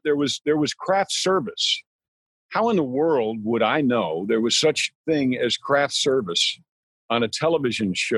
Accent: New York, United States; You had to take track in New York. I'm from New York, New York State.

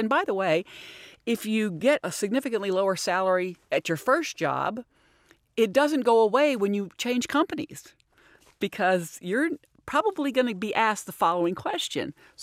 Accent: the South, United States; I grew up in the South, and it was very clear that, you know, I shouldn't be too aggressive or demanding.

